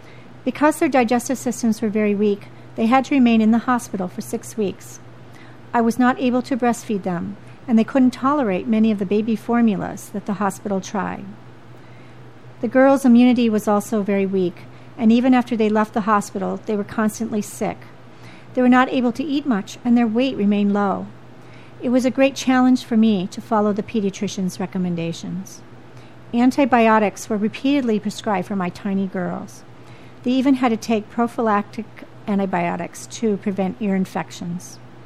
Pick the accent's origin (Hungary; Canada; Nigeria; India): India; moved away as an adult; now in United States; I had been born and raised in India